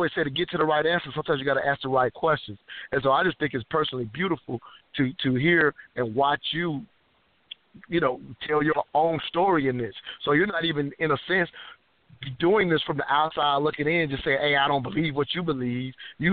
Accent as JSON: {"language": "English", "region": "South Carolina", "country": "United States", "tie": "born or raised there", "said": "I grew up in South Carolina. All I knew was Martin Luther King."}